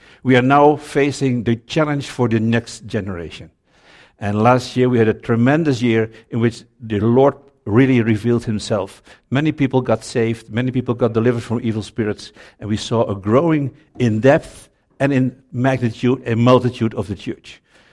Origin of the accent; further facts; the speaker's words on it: Netherlands; now in Suriname; And we come from indeed from the Netherlands, and we are happy to serve on the world team in Suriname Jungle since April 2012.